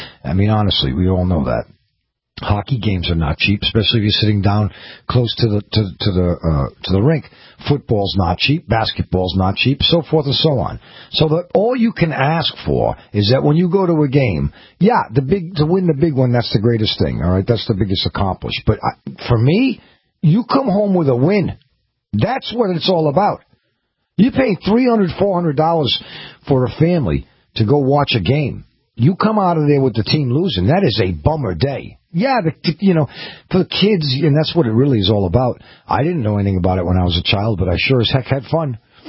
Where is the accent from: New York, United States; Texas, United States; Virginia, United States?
New York, United States; New York City; I was not born in this particular New England area. I was born in New York City and born and bred there and raised there. So I grew up with New York teams as I was a kid.